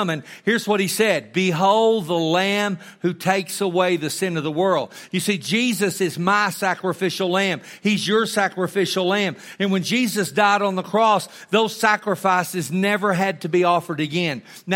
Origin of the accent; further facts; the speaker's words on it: Amarillo, Texas, United States; Listen, I grew up in Amarillo, Texas. I lived at 2722 Nebraska Street.